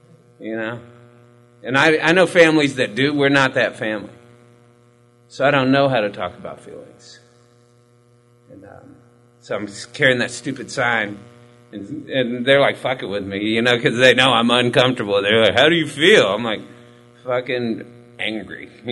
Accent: Austin, Texas, United States; The way God has explained to me is, I'm from Austin, God is Dallas.

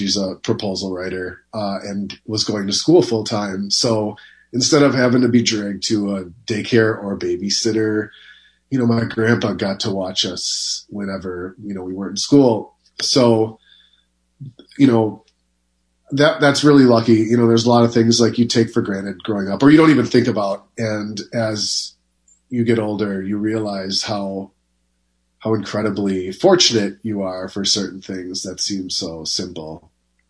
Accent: Milwaukee, Wisconsin, United States; born there; I was born on February 15th, 1984, in Milwaukee, Wisconsin, and I was the first of two boys.

